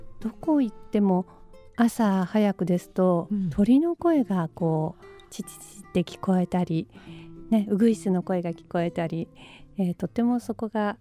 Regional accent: Setagaya, Tokyo, Japan; 私自身ですね、生まれた時から、世田谷で育ちました。生まれ育ったのは世田谷区蒲田というところで、真言宗智山派の吉祥院という寺院で、育ちました。

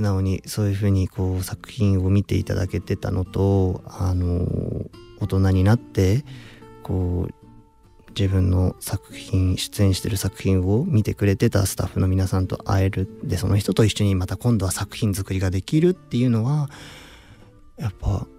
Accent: Naha, Okinawa, Japan; now in Tokyo, Japan; 沖縄の那覇市出身で、芸能界に最初入ったのはこう親の転勤で東京に来てからなんですよね。

